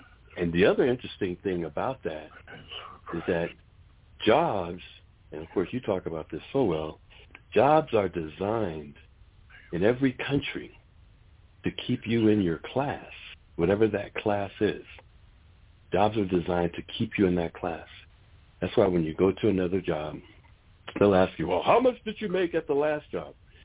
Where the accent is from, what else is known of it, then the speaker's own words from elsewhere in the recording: Boston, Massachusetts, United States; I'm from Boston.